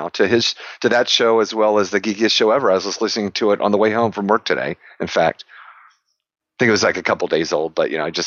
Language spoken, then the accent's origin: English; Atlanta, Georgia, United States; So who am I? … from Atlanta, Georgia